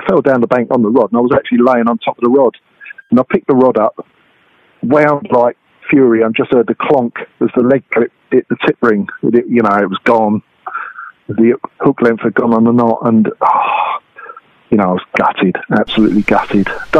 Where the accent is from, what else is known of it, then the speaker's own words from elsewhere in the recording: South East England, United Kingdom; You know, I was born and brought up in the Darent Valley